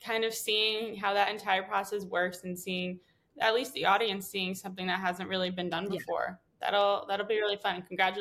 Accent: East Coast, United States; I'm from the East Coast

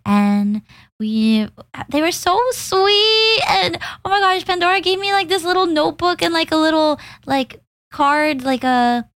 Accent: United Kingdom; accent: British; It felt like very old school, you know, like, oh, I'm going to the theater in LA with my British accent.

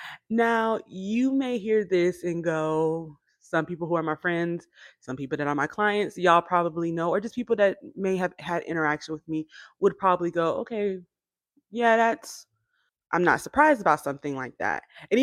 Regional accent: Warner Robins, Georgia, United States; and I'm from Warner Robins.

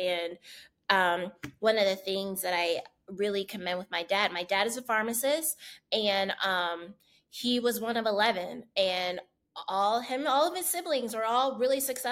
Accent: Tampa, Florida, United States; born there; I know that I want better for myself than like the poverty I was born into in Tampa

